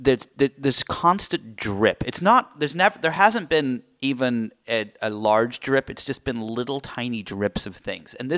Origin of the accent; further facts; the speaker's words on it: United Kingdom; Also, I'm British